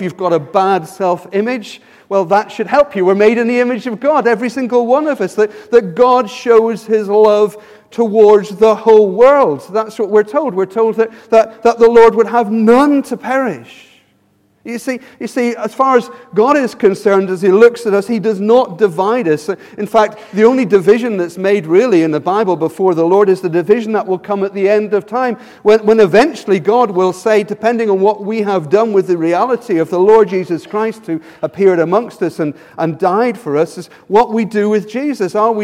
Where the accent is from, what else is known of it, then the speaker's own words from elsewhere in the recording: Leeds, Yorkshire and the Humber, United Kingdom; I was born in Leeds, and so I'm kind of a northerner. I know my voice maybe doesn't give that away, but that's where I came from.